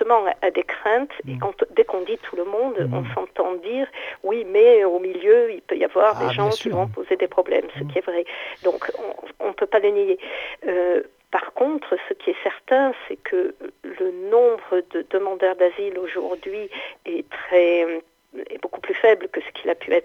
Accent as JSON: {"language": "French", "country": "France", "said": "mais quelle est notre posture en tant que Français et en tant que pays face à ces difficultés"}